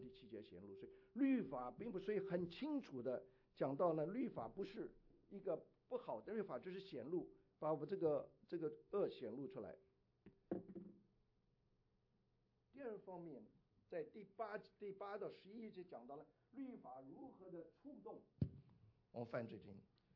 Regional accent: China; 我们中国人不是有句话吗？

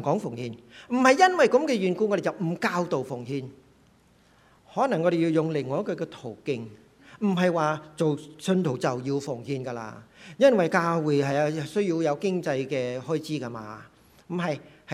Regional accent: China; now in Canada; 我是个中国人在加拿大这个地方

